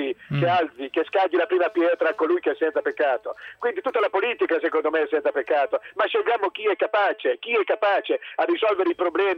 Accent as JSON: {"language": "Italian", "region": "Apulia", "country": "Italy", "tie": "born there", "said": "nonostante io sia nato in un paese di sinistra, guarda caso dove è nato Giuseppe Di Vittorio, con genitori di sinistra."}